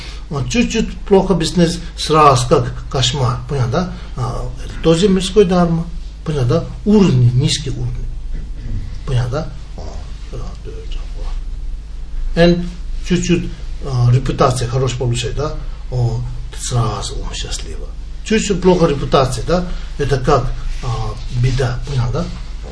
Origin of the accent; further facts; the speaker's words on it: Russia; Russian is a second language; Учитель, я тоже россиянин, да?